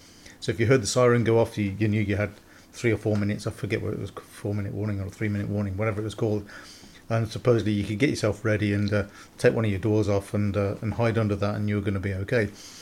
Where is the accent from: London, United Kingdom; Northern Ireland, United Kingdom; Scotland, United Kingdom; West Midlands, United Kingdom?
West Midlands, United Kingdom; Nuneaton; And in my hometown, which is in Nuneaton in Warwickshire, they actually